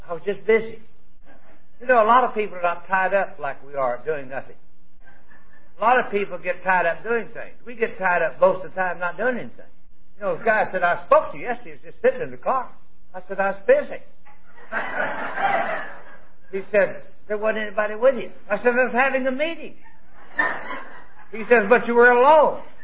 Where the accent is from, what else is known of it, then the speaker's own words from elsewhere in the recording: Texas, United States; I was raised in Texas. We have dry counties where they don't believe in anything.